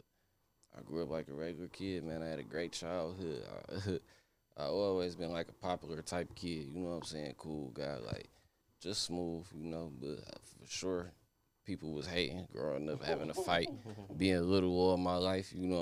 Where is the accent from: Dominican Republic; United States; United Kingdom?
United States; Michigan; I grew up on the East Side. I was born on 6 Mile in Dresden. My mama went to Osborne. My daddy from Linwood, but they migrated to the East Side.